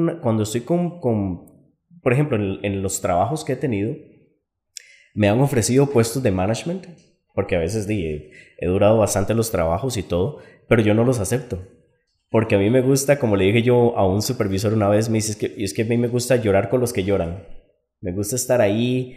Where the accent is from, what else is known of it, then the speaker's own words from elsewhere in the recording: Moravia, San José, Costa Rica; voy para 36 años. Vivo en ahorita aquí en San José. Soy oriundo de San José también, del cantón de Moravia.